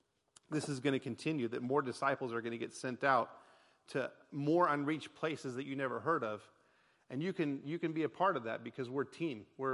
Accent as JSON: {"language": "English", "town": "Wyandotte County", "region": "Kansas", "country": "United States", "said": "And that's where I'm from. I'm from Wyandotte County. I went to Washington High School."}